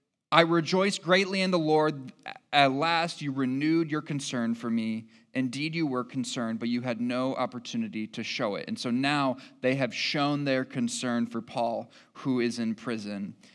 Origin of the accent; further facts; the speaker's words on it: Jackson, Michigan, United States; and it was a city that was way bigger than Lacey's hometown of Mendota, Illinois, and my hometown of Jackson, Michigan.